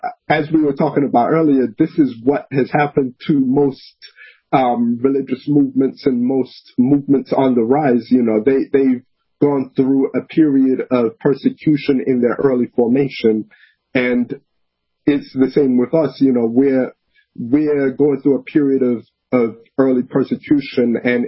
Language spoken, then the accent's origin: English; Brooklyn, New York, United States; I grew up in Brooklyn, New York, so in the 1990s